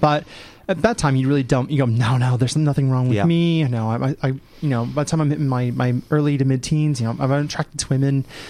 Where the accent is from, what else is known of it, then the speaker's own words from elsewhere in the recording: St. Louis, Missouri, United States; So growing up in the Midwest in St. Louis